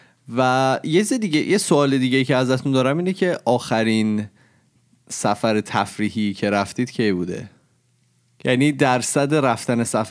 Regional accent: Iran; moved away as an adult; از ایران اومدم تازه،

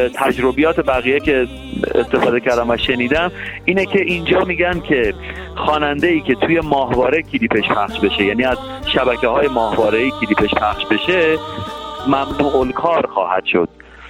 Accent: Iran; ما هممون ایرانی هستیم، حالا چه داخل کشور باشیم چه خارج از کشور باشیم، ایرانی هستیم و افتخار میکنیم که ایرانی هستیم.

